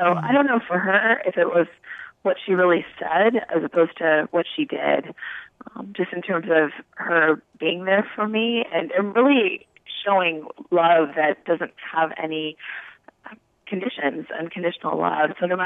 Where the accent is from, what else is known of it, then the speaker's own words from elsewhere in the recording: Santa Monica, California, United States; So, as you mentioned, I am a native of Los Angeles. So I grew up in the same house from birth in Santa Monica, California. I have all my family in LA, actually, my grandparents on both sides.